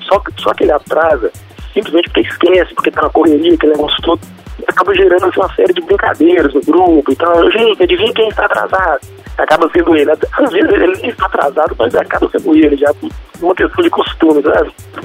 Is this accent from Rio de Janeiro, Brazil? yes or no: no; Belo Horizonte, Minas Gerais, Brazil; Belo Horizonte, Minas Gerais.